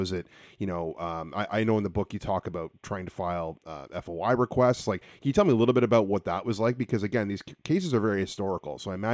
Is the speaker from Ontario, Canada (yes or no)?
yes; Ontario, Canada; I mean, I'm from Ontario. I live in BC now